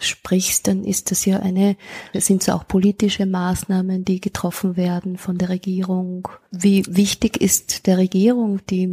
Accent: Austria; Das ist ja bei uns in Österreich jetzt absolut nicht möglich oder wird einfach nicht gemacht, jedenfalls nicht in der Stadt, vielleicht am Land

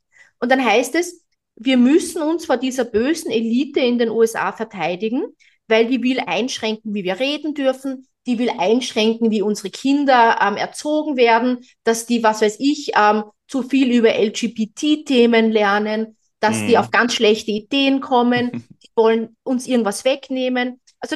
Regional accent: Austria; now in Germany; ich bin ja Österreicherin

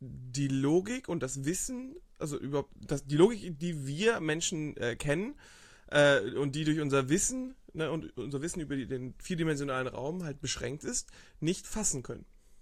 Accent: Geesthacht, Schleswig-Holstein, Germany; Ich komme aus so einer kleinen Vorstadt vor Hamburg, da ist 30.000 Einwohner

